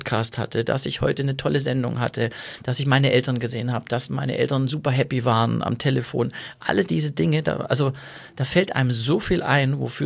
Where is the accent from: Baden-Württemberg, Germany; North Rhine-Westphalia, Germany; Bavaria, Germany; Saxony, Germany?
Baden-Württemberg, Germany; Ich bin Schwabe, weißt du?